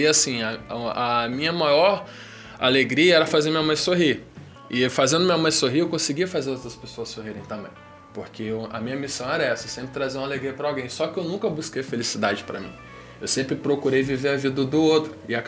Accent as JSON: {"language": "Portuguese", "town": "Salvador", "region": "Bahia", "country": "Brazil", "said": "de Pescador, Vila de Pescador, ali em Itapuã."}